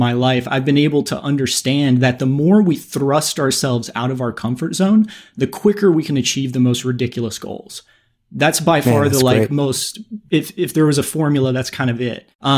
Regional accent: North Carolina, United States; So for me, I grew up in North Carolina in sort of a lower class environment, like a sort of a negative environment.

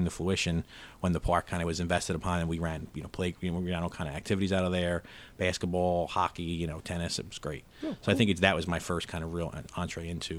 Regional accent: Philadelphia, Pennsylvania, United States; I grew up in South Philadelphia, kind of a block or so away from where I live now with my wife and my two kids. It was a blue-collar household, row house.

